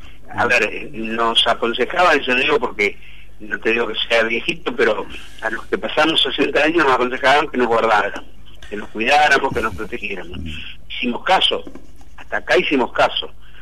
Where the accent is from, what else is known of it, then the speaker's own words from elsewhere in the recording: Crespo, Entre Ríos, Argentina; now in Paraná, Argentina; yo soy de Crespo, una de las ciudades del departamento Paraná, hace muchos años que vivo en Paraná ciudad